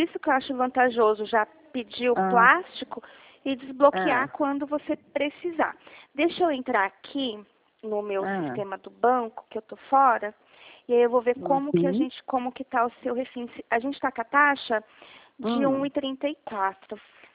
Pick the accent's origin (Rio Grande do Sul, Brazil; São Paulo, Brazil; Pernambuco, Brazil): São Paulo, Brazil; Dracena; Eu sou aqui do escritório de Dracena, não sou de Adamantina, tá? Eu sou de Dracena.